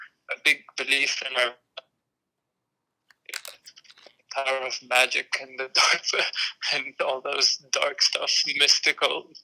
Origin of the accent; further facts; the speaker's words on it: Muscat, Oman; I am from Muscat, the capital of the Sultanate of Oman. My background is I lived 17 years in Oman. I went to international schools with British curriculum